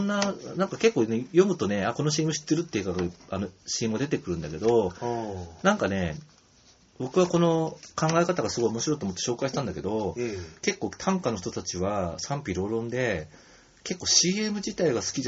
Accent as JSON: {"language": "Japanese", "region": "Tokyo", "country": "Japan", "tie": "born there", "said": "僕は結構、まあ、一応東京隅っこ生まれだけど"}